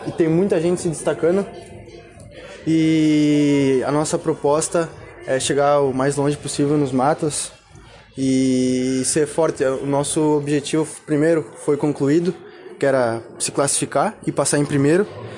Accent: Ipê, Rio Grande do Sul, Brazil; Eu sou natural da cidade de Ipê, perto de Antônio Prado, Caxias do Sul. Mais fácil dizer Caxias do Sul, que as pessoas conhecem melhor.

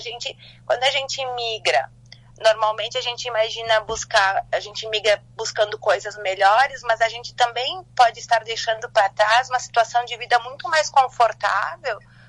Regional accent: Brazil; A gente é brasileiro morando, quando a gente mora fora, a gente percebe o quanto a gente é, assim, próximo, né?

